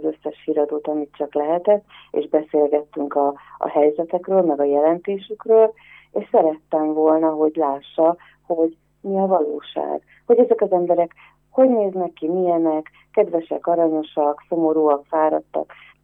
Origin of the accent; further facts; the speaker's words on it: Csepel, Budapest, Hungary; én csepeli vagyok